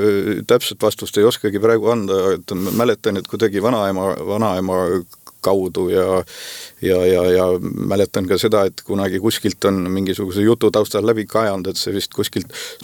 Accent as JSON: {"language": "Estonian", "town": "Muhu", "region": "Saare County", "country": "Estonia", "tie": "born or raised there", "said": "olen ma nüüd saarlane , olen ma muhulane või mandrimees . pean ennast ikka elupõliseks muhulaseks , et mäletan lapsepõlvest , kui siia linnakooli pidi käima "}